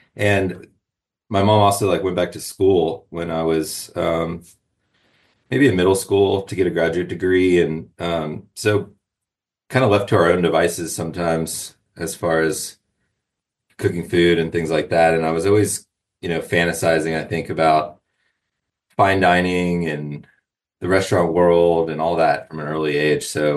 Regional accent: Austin, Texas, United States; I grew up cooking and, I grew up in Austin, was born and raised here.

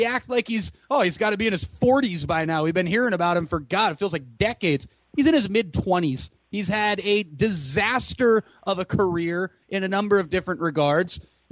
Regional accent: United States; as an American, be careful riding your Western high horse.

